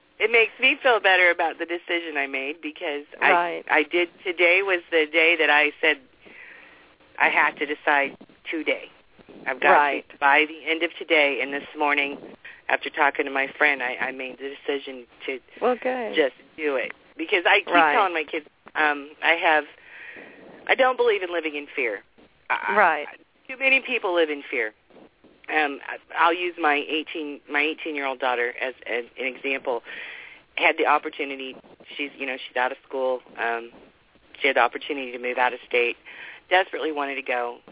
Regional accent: Indiana, United States; I'm originally from Indiana.

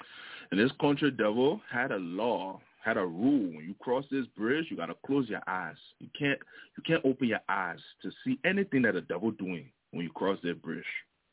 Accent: Brooklyn, New York, United States; If y'all didn't know, I was born in Brooklyn, New York. My whole life has been East Coast as far as where I've been residing. My whole background has been Liberia as far as who brought me up.

